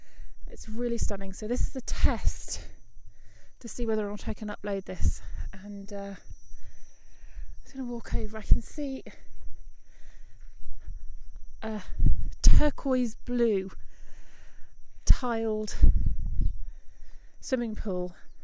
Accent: Northampton, East Midlands, United Kingdom; I left Northampton, my hometown, yesterday at 2 o'clock.

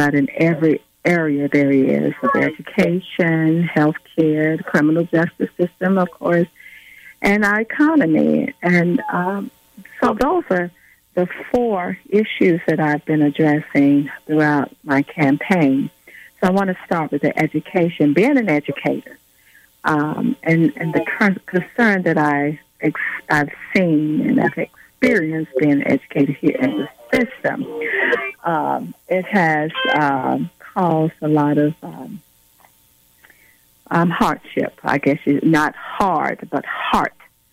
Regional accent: Birmingham, Alabama, United States; Well, I am from Birmingham, of course, and I am the Democratic nominee for governor. Born and raised here in Birmingham, I am a mom, a grandmom, and a great-grandmother, five.

